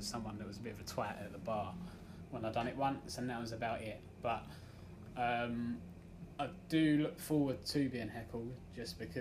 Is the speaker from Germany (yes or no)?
no; London, United Kingdom; knowing I grew up in London